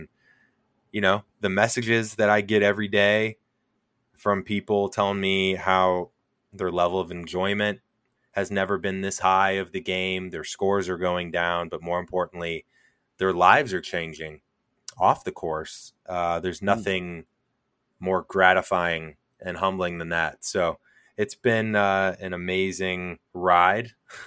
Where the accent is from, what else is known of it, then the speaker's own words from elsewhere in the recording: St. Louis, Missouri, United States; Because I was a big baseball player. I'm from St. Louis. I know you're in Chicago.